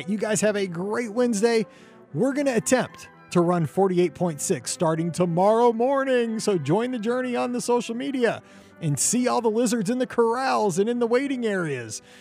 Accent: St. Louis, Missouri, United States; I'm from St. Louis.

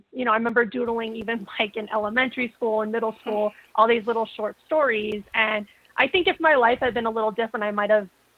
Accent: Florida, United States; So I grew up in South Florida.

